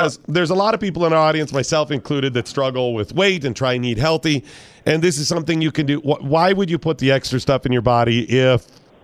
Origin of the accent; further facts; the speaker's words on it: Ashtabula, Ohio, United States; I grew up in Ashtabula in Lake Counties.